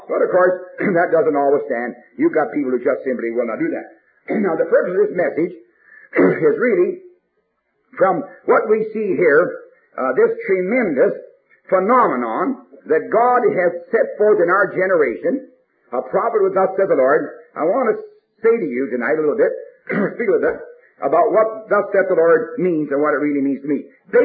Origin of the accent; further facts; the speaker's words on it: Canada; born there; I was born in Canada. I never saw a cardinal, a beautiful red bird.